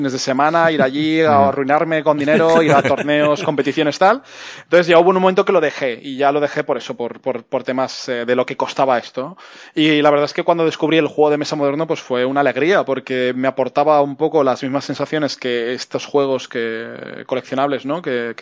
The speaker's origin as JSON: {"language": "Spanish", "town": "Zaragoza", "region": "Aragon", "country": "Spain", "said": "Yo soy de Zaragoza"}